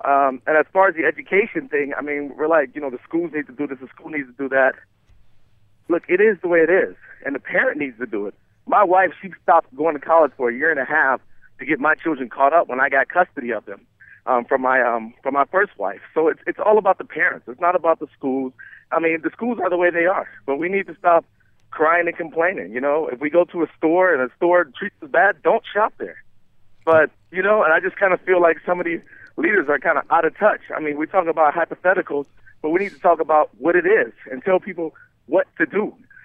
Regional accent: Oklahoma, United States; also born or lived in Detroit, United States; I grew up in Oklahoma and in Detroit with lots of racism in Oklahoma.

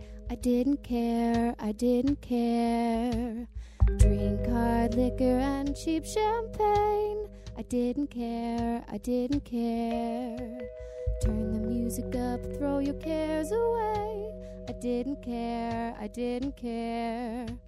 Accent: New Jersey, United States; I grew up in New Jersey, where that's like a very competitive area for that art.

